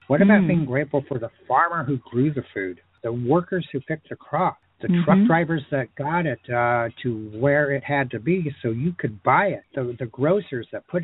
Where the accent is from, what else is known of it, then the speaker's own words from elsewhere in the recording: California, United States; And as you know, growing up in California, they have the most spectacular redwood trees that are, you know, hundreds of years old and thousands of feet high.